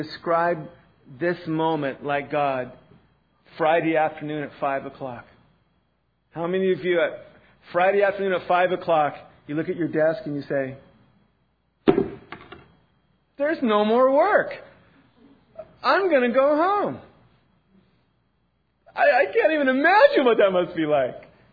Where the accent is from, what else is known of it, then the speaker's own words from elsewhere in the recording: Ireland; And I don't know, maybe it's because I'm Irish. I never feel that way.